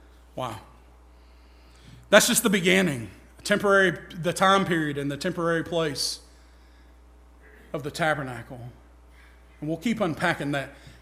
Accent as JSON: {"language": "English", "town": "Gadsden", "region": "Alabama", "country": "United States", "said": "Well, I'm more from Gadsden, Alabama, where we had, you know, we had the cotton gin in the mill village."}